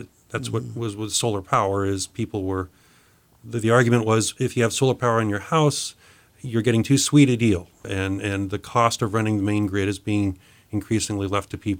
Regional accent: California, United States; does still benefit me as a public citizen, as a Californian

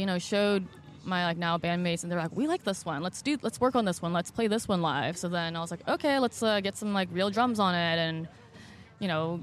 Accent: Davis, California, United States; Yeah, I grew up here. Went to Davis High School, Holmes Junior High, Valley Oak when it used to be a school.

